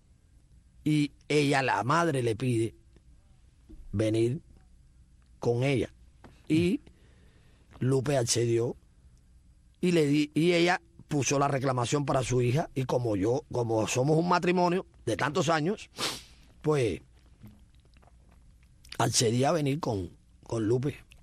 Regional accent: Cuba; como gran cubano que soy, amo a mi tierra. Uh-huh. Amo a mi tierra, 100% cubano.

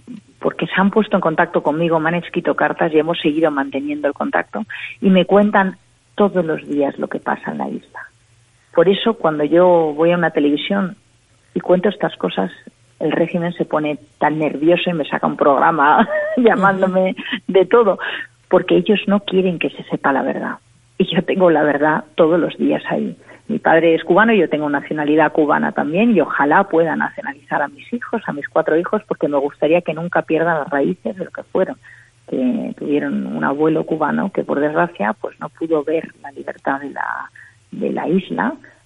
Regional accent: Madrid, Community of Madrid, Spain; born there; yo soy nacida en Madrid, tengo padre cubano de Cienfuegos, abuelo cubano, abuela cubana, y tengo primos todavía en Cuba

